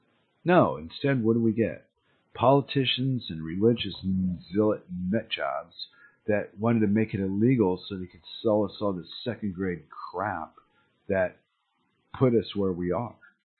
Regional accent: United States; because when I was a kid, growing up in America, things were made in America, baby.

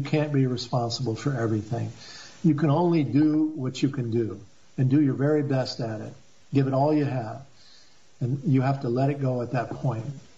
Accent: Bath, Maine, United States; if we were to convert the shipyard in my hometown here in Bath, Maine, stop building destroyers with missile defense systems on it, and instead build rail systems, we would double the jobs at Bath Iron Works.

